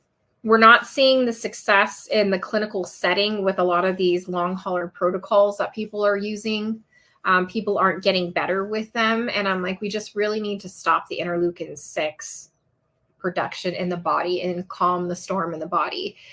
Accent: Nevada, United States; also born or lived in New York; So after I left New York, I went back home to my home state of Nevada, because I was not a nurse in New York

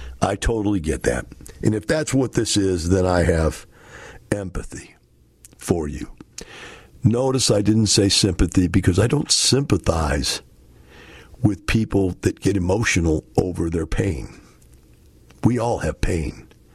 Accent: United States; or is this simply your way of telling me that I don't, as an American, have the right to say my opinion on the radio?

